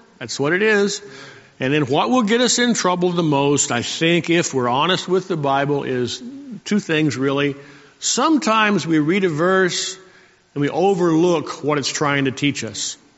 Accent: Salt Lake City, Utah, United States; And I come from Salt Lake City. I know a group up there that misuses it habitually.

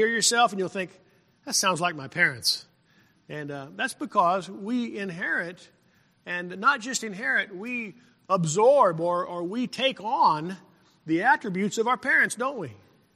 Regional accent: New Mexico, United States; Now, when I grew up in New Mexico, I wish you could have met my dad.

